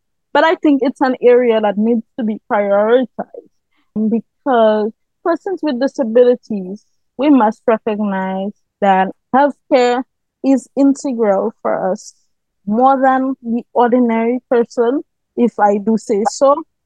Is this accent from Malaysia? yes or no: no; Dominica; More specifically, my home country, Dominica, the constitution does exclude persons with disabilities in certain aspects.